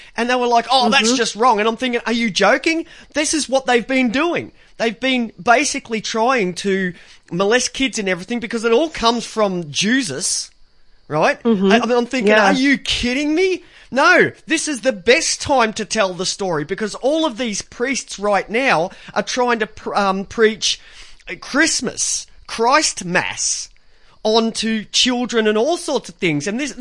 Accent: Ireland; Like, I'm from Ireland, you're from Italy

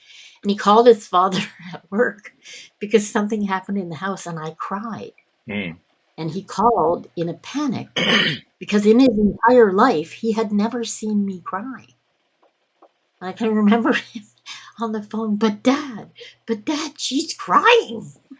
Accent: Toronto, Ontario, Canada; I grew up in Toronto in a slum, literally, for most of elementary school

